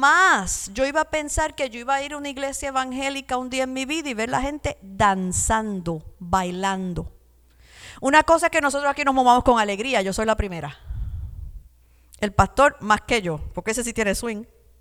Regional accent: Puerto Rico; born there; Yo me acuerdo en Puerto Rico, mi país natal, yo veía muchas personas con tela de saco

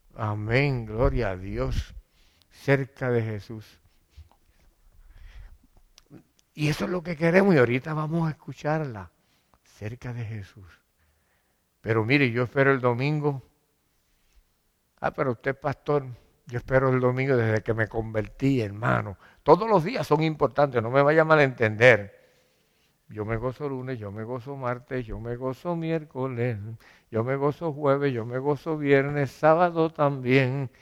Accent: Caguas, Puerto Rico; now in United States; cada vez que paso por ese sitio, que no es aquí en Estados Unidos, es mi pueblo, ¿verdad? La capital del mundo. Si no lo sabían, Caguas es la capital.

